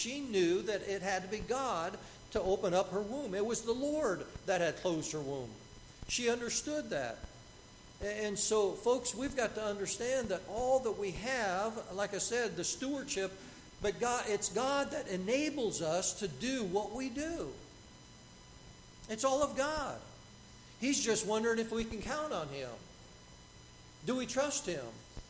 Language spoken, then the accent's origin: English; San Diego, California, United States; now in Pennsylvania, United States; We're from San Diego, so we moved to Pennsylvania, never been here before in our lives.